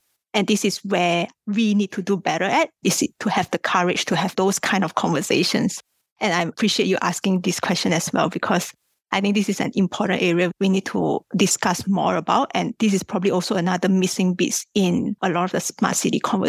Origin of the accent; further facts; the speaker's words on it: Kuala Lumpur, Malaysia; So I came from Malaysia. In KL, Kuala Lumpur, entrepreneurship is a big thing.